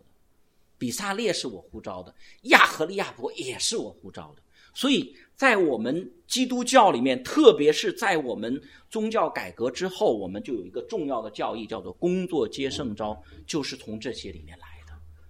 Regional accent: China; 其实这不是仅仅我们中国人的问题。我们中国古代的时候，商人排第几位大家知道吗？

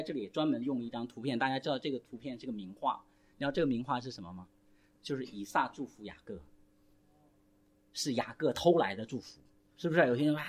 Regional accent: China; 我们中国人

